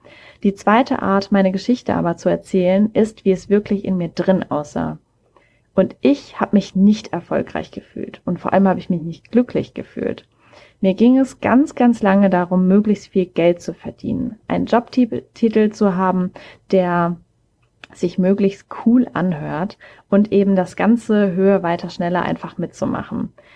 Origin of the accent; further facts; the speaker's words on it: Mannheim, Baden-Württemberg, Germany; born there; now in Hamburg, Germany; Ich komme gebürtig aus Mannheim, wohne mittlerweile aber im wunderschönen Hamburg.